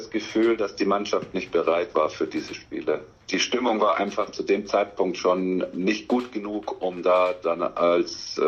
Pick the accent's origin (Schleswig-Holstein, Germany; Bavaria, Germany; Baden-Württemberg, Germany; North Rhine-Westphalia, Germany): Bavaria, Germany; Unterhaching; Weil das meine Wurzeln sind, ne? Also da bin ich groß geworden. Das ist meine Heimat gewesen, ne?